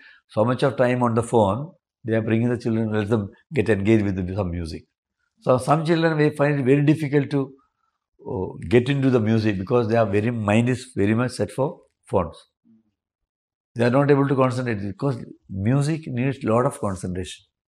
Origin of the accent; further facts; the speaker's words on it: Kerala, India; first language Malayalam; English is a second language; I Malayalam in my mother tongue. I compose.